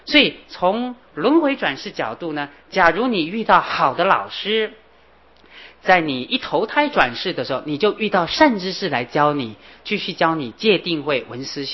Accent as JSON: {"language": "Chinese", "country": "China", "said": "这一点我们中国人比较少忽略。"}